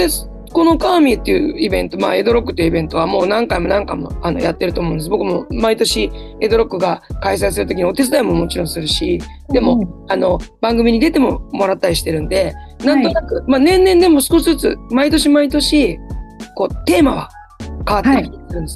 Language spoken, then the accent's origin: Japanese; Ichikawa, Chiba, Japan; 僕も妻も市川出身なんですけど